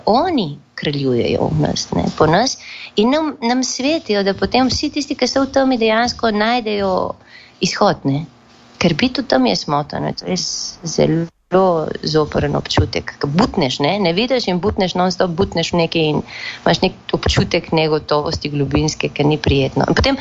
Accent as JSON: {"language": "Slovenian", "region": "Littoral", "country": "Slovenia", "lives_now": "Peru", "said": "Mogoče Primorci smo bolj, Štajerci, ne vem."}